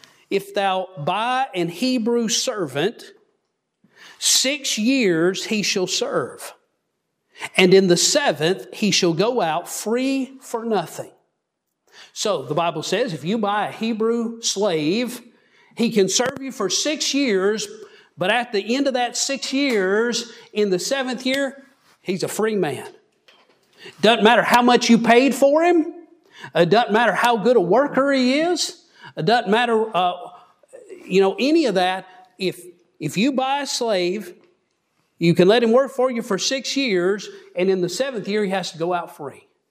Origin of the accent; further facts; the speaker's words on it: the South, United States; As a Southerner, I'm very proud of my Southern heritage.